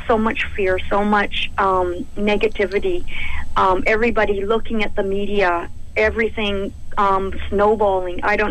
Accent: Alberta, Canada; I was born and raised in Alberta.

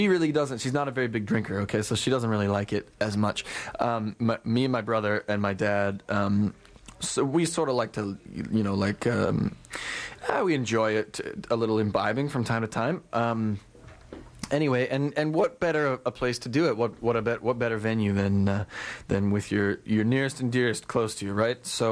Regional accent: Calgary, Alberta, Canada; I grew up in Calgary

